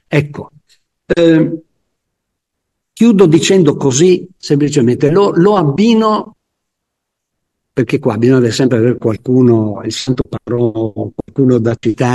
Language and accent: Italian; Friuli-Venezia Giulia, Italy; Scusate, io sono friulano, sono un po' ordinato.